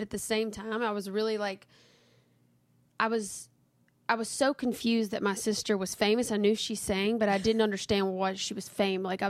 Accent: Kentwood, Louisiana, United States; now in Hammond, United States; Yes, I'm from Kentwood, but I live in Hammond, Louisiana now.

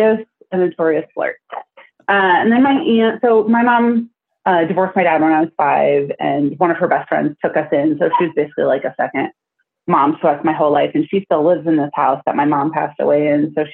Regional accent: Iowa, United States; But she's most active at my old house where I grew up in Iowa.

